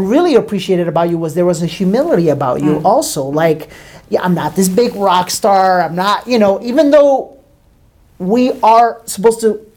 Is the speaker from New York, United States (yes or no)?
yes; New York, United States; By the way, no. I'm a New Yorker.